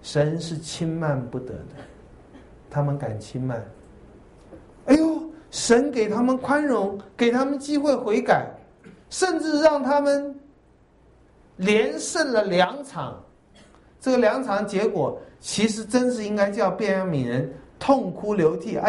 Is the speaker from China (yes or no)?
yes; China; 他有我们中国人的忧患意识